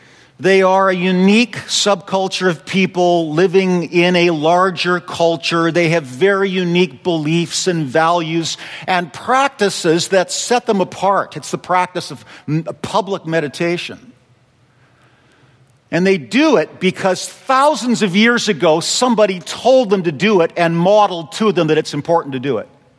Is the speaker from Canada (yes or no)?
yes; Calgary, Alberta, Canada; when I grew up in Calgary, we didn't have Amish, but we had Hutterites.